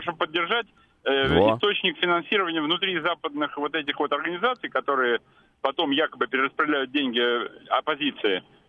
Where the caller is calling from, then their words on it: Moscow, Russia; Я из Москвы, правда.